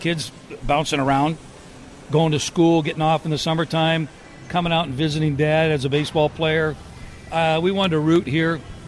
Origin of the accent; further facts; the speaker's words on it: California, United States; I grew up in the Bay Area, so I got to go to a lot of Giants games, a lot of A's games.